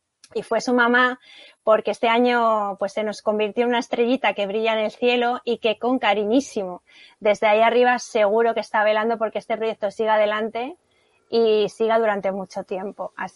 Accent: Fuerteventura, Canary Islands, Spain; soy la única de Canarias, o sea, pues, y bueno, y encima Fuerteventura

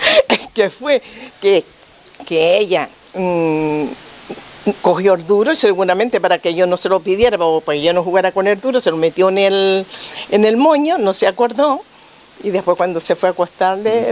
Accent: Las Palmas, Canary Islands, Spain; also born or lived in Tenerife; now in Fuerteventura, Spain; Soy nacida en Tenerife, criada en Las Palmas y ahora vivo aquí. Vivo aquí porque yo desde pequeñita venía aquí a Fuerteventura con mi madre, que nosotros vivíamos en Las Palmas.

